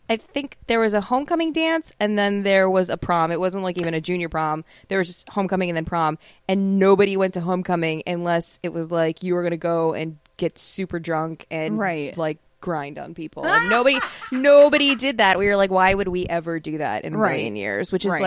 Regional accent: Shaker Heights, Ohio, United States; In Shaker Heights, which actually is supposed to be, I think, one of the basis high schools for the show.

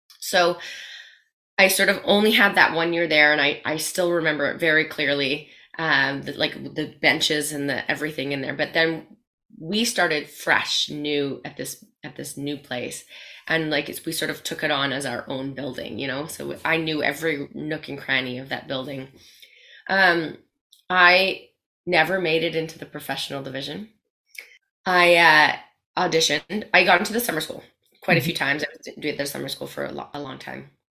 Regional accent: Manitoba, Canada; I grew up on Elm Street, 294 Elm Street, and my parents still live there.

